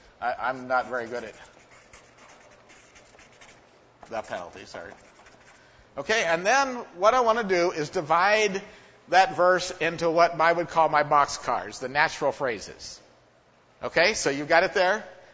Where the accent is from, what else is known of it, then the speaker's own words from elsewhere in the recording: Idaho, United States; where I grew up in Idaho, we used to have a lot of trains.